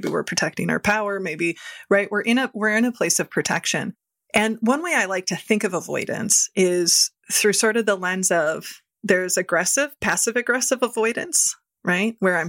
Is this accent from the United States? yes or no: yes; Midwest, United States; I grew up in the Midwest. I grew up from families of conflict avoidance.